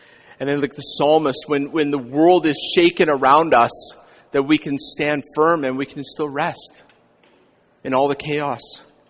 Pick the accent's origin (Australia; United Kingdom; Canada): Canada; Quesnel, British Columbia; When I grew up in Quesnel, and Barkville's near there, there's this mountain called Mount Agnes.